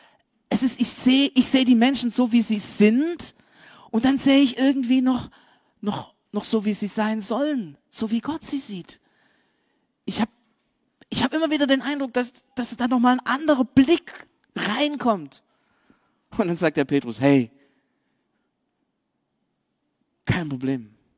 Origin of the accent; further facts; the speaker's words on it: Cyprus; Zypern ist mega cool. Da bin ich aufgewachsen. Allerdings muss ich sagen, meine Familie kommt eigentlich aus Jerusalem